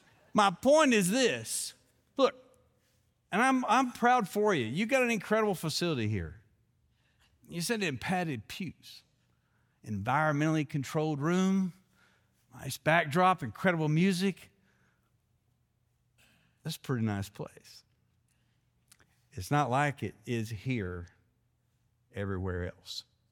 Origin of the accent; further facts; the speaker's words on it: Kentucky, United States; when I was growing up in Kentucky, if a tornado came through, they'd have us all go to the football field